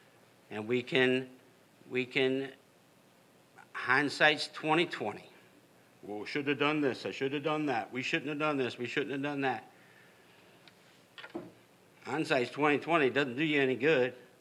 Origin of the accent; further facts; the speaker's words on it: United States; And I'm all American, and I'm all for what's going on right now in the upward tick